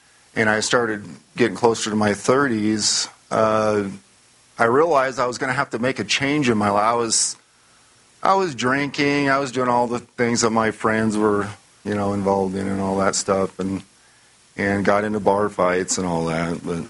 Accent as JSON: {"language": "English", "region": "Idaho", "country": "United States", "tie": "born or raised there", "said": "We came from North Idaho. I think we have some Idaho people in here, don't we? Yeah. But I've lived there most of my life until I moved here."}